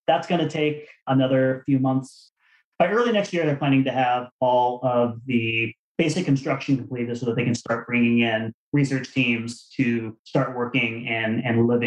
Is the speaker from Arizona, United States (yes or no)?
yes; Arizona, United States; You know, when I was a kid growing up in Arizona.